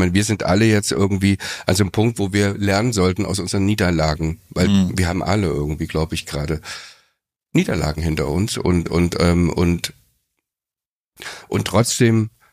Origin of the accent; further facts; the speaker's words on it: Berlin, Germany; Ich kann immer nur sagen, ich bin Berliner. Also ich fühle mich richtig als Berliner, aber ich kann nicht sagen, ich fühle mich als Deutscher.